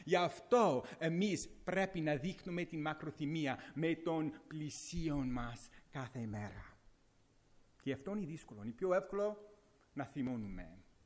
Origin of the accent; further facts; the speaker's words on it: Greece; Εγώ είμαι Έλληνας, μπορώ να το πω τέτοια πράγματα.